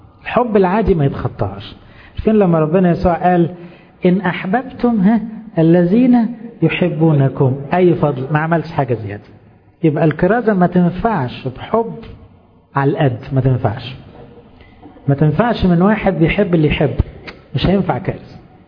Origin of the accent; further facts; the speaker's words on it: Egypt; مش غرضي اعمل نسخة مني كمصري، انا نفسي اعمل نسخة مني كمسيحي